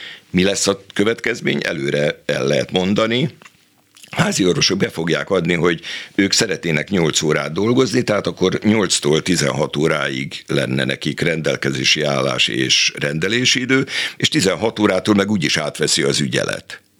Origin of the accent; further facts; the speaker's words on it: Szentes, Csongrád-Csanád, Hungary; born there; maradjunk Szentesnél, azt ismerem, az a szülővárosom